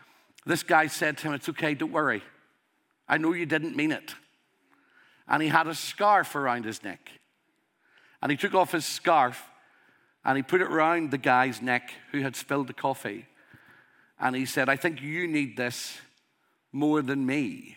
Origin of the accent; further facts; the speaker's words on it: Northern Ireland, United Kingdom; Growing up in Northern Ireland, I saw a lot of violence.